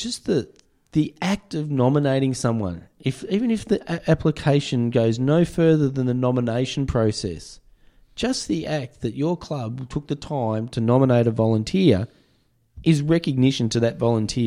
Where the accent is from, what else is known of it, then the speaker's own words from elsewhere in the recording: Melbourne, Victoria, Australia; And we were interested, and we come from Melbourne, you know, so her community is certainly going to be interested in that story.